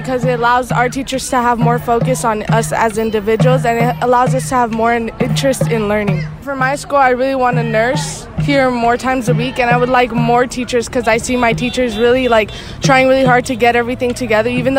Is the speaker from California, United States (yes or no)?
yes; Los Angeles, California, United States; I'm from Los Angeles, California.